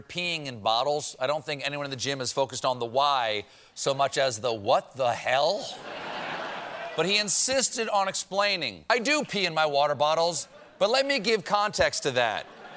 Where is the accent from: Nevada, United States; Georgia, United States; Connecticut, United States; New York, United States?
New York, United States; as a New Yorker myself, I want to be on good terms with the guy who's going to be running the joint.